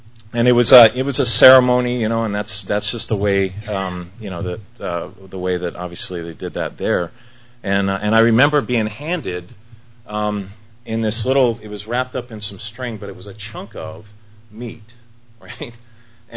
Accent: Bartlesville, Oklahoma, United States; born there; about 40 miles from where I was born, which was a small town called Bartlesville, Oklahoma.

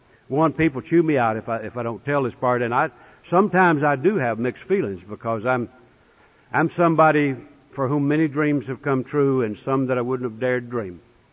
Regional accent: North Carolina, United States; I'm a guy from North Carolina that's in prison in Michigan. I'm coming back.

